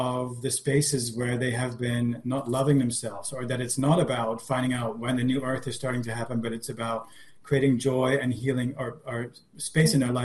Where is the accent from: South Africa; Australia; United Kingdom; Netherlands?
Netherlands; my first name, which is a little tricky because I'm from the Netherlands